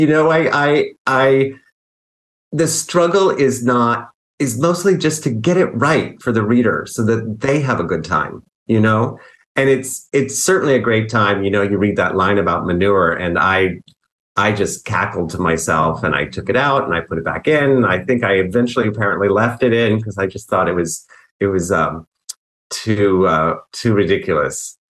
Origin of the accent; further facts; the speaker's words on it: United States; I'm often asked if I'm British. That's one thing people ask me, and I'm super American.